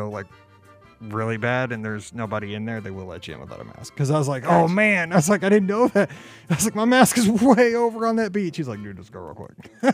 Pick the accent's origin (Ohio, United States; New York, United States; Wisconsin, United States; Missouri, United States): Missouri, United States; Like, I'm from Missouri. So I kept telling him, like, we don't paddleboard.